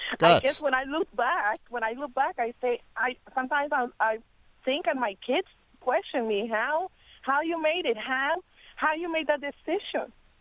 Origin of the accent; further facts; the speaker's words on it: Colombia; English is a second language; moved away as an adult; now in United States; I came from Colombia.